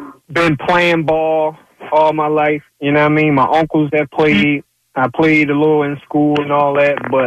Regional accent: Pennsylvania, United States; I grew up a Lakers fan, bro. I'm from Southwest all day, but I'm a Lakers fan.

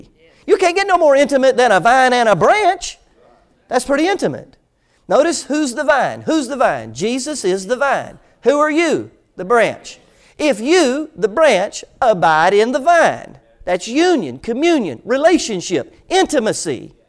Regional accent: Orlando, Florida, United States; I grew up in Orlando, Florida, in the orange groves. And I literally lived in the orange groves.

